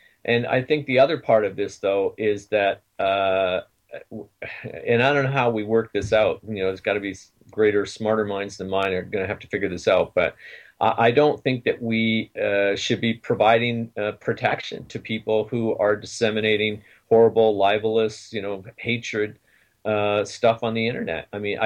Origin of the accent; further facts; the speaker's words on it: Sarnia, Ontario, Canada; I'm from Sarnia, Ontario.